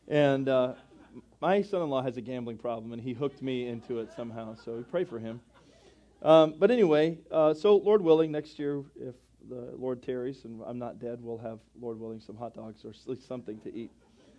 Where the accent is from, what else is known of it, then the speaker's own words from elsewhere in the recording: United States; I'm so thankful I'm an American. I am so thankful to be an American, but I'm so thankful to be a Christian American.